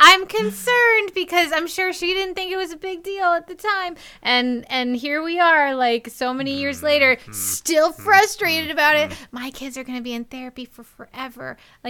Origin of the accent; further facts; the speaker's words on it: New York, United States; living very close to and growing up near the Gen Z Country Museum, which is an 1800s reenactment village.